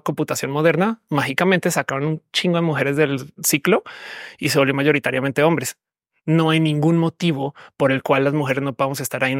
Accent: Colombia; now in Mexico; México en particular, yo soy colombiana

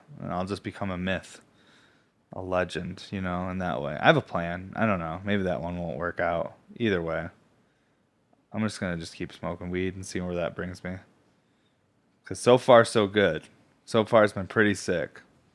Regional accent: New York, United States; I'm not even from Pennsylvania. I'm from upstate New York, but we're all kind of one.

